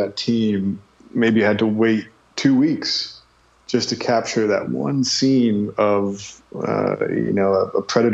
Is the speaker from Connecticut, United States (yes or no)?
yes; Connecticut, United States; now in New York City, United States; I grew up in Connecticut, you know, just on the Long Island Sound. So not too far. I was born in New York City, and New York City is, you know, home for me, and been here in Greenpoint for almost 10 years now